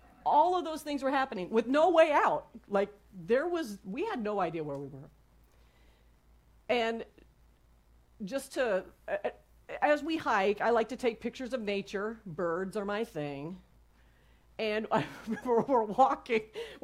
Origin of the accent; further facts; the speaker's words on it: Midwest, United States; We grew up in the Midwest, and Tosh was in the military.